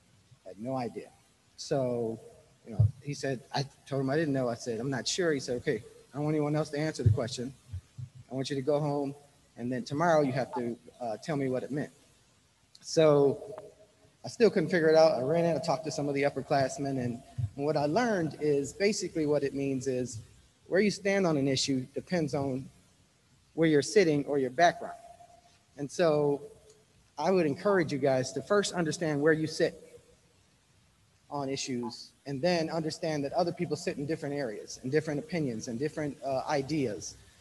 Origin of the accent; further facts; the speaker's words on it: Detroit, Michigan, United States; So growing up in Detroit, I went to the University of Michigan, and I was majoring in political science.